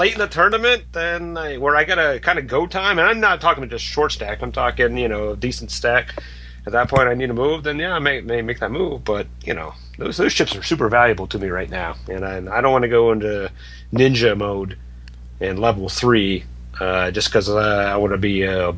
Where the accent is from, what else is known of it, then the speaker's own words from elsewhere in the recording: Cincinnati, Ohio, United States; I was playing 1-2 cash game at the Horseshoe Casino in Cincinnati, my home state.